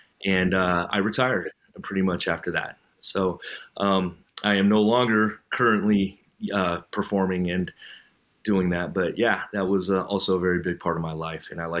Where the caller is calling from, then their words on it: California, United States; I'm coming in from the Bay Area here in California.